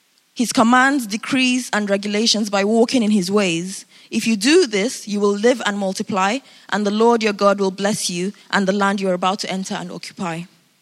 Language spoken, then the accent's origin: English; United Kingdom; I know we're very British, and British people like to say, I don't want to be rich.